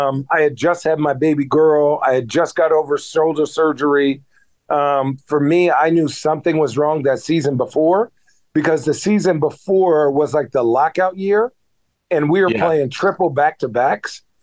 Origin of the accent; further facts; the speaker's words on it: Phoenix, Arizona, United States; And I'm from Phoenix, so it felt good to go back home and play for such a good team.